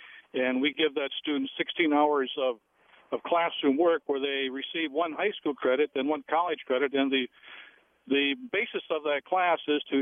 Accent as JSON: {"language": "English", "town": "Bemidji", "region": "Minnesota", "country": "United States", "said": "I'm from Bemidji area"}